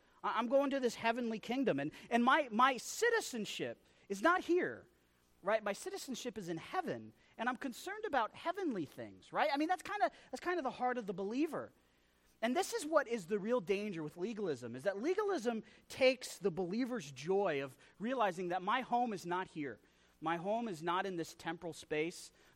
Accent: Texas, United States; also born or lived in Wyoming / Pennsylvania / Idaho; well, I was born in Wyoming, but then my dad took a church back in Pennsylvania, and I lived in Pennsylvania where my mom's family is. But then I grew up in Texas, but I moved back to Wyoming

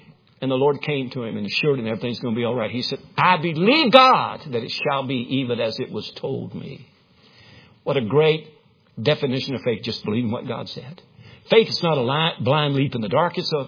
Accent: Winchester, Kentucky, United States; I'll guarantee you Winchester, Kentucky, my hometown, needs a bunch of Christians in it

